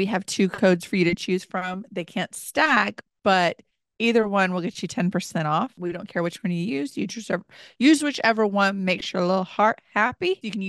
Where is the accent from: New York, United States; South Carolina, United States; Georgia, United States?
Georgia, United States; Macon; I'm from Macon, where we have the Okmulgee, and that like there's a big area here.